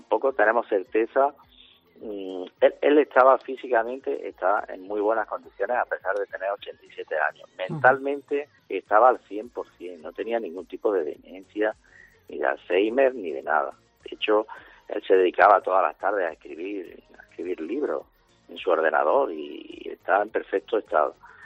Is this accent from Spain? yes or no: yes; Maracena, Andalusia, Spain; porque nosotros somos de Maracena